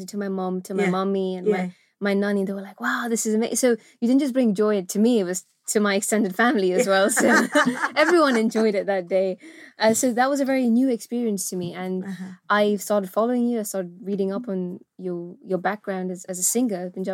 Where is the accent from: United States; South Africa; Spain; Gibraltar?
Gibraltar; And when we were raised in Gibraltar, the community we had around us, they were living in a very different way where the parents wanted to be westernized.